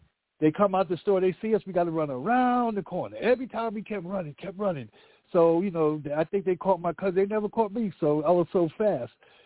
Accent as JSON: {"language": "English", "region": "New York", "country": "United States", "tie": "born or raised there", "also_born_or_lived": "Canada", "said": "So that's when I was born in Canada. But we left there when I was like 4 or 5. We came to New York, and we was actually living in Brownsville with my other families"}